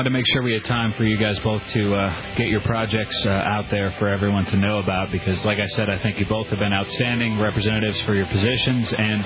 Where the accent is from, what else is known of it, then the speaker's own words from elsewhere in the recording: United States; as an American, as someone who is in the loop on many, many different things with this program